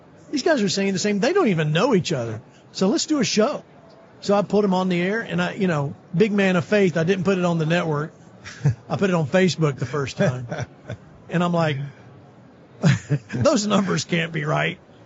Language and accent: English; Georgia, United States; I'm from Georgia originally.